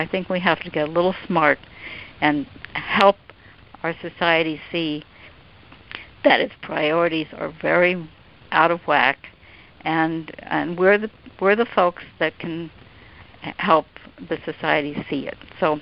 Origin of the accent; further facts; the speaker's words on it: Northampton, Massachusetts, United States; in my hometown here of Northampton, Massachusetts